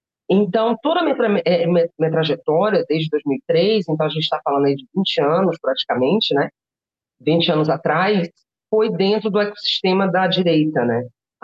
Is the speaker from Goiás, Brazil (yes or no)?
no; Bahia, Brazil; Eu sou baiana, né?